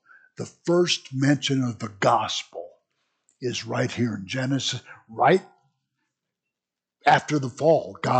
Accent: United States; I'm an American. You can't do that.

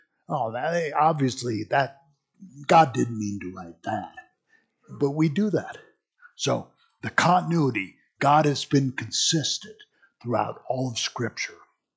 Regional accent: United States; I'm an American. You can't do that.

